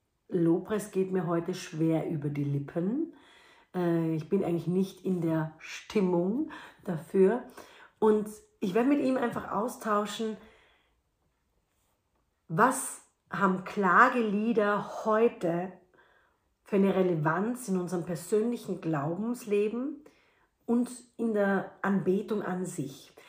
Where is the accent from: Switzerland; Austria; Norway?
Austria; was vielleicht für uns Österreicher besonders interessant ist.